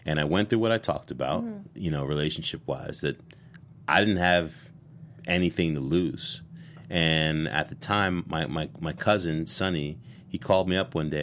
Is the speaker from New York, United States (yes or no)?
yes; New York City, New York, United States; Also, growing up in New York City, like, when you're like in the third, fourth grade, they put you in a room with a bunch of instruments